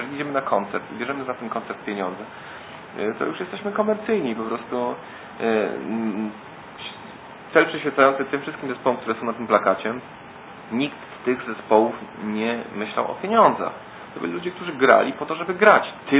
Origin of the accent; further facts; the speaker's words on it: Tricity, Pomeranian Voivodeship, Poland; Jesteśmy z Trójmiasta i mamy taką muzykę